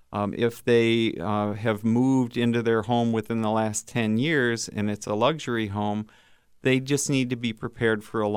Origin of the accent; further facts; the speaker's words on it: Ann Arbor, Michigan, United States; Well, I grew up in Ann Arbor and went through the Ann Arbor Public Schools, the University of Michigan.